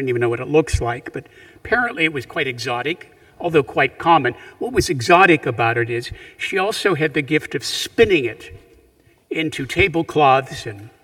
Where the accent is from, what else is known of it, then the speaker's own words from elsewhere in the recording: Punxsutawney, Pennsylvania, United States; When I was growing up in Punxsutawney, Pennsylvania, there was this huge, massive steam trunk